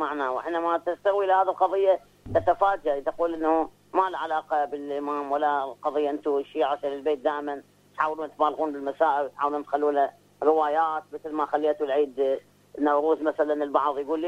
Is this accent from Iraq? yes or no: yes; Najaf, Najaf Governorate, Iraq; وأنا حتى سمعت أنه عندنا في النجف كانوا قديما يرددون